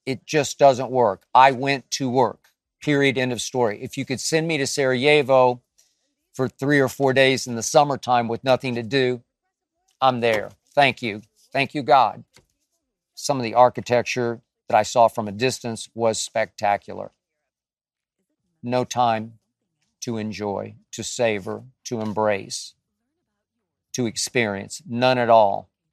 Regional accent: Dallas, Texas, United States; And when I said, I'm from Dallas, Texas, he immediately said, Cowboys.

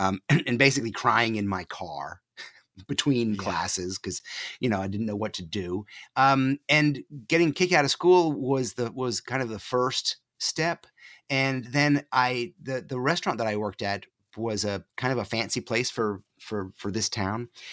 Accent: New York, United States; But I did get accepted to the university in my hometown, State University of New York.

